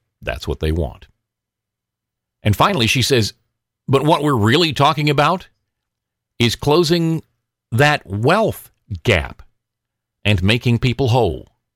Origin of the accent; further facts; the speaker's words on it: the South, United States; I've told you the stories before about growing up in the South and about how up until Obama ran for president, people were really doing very well.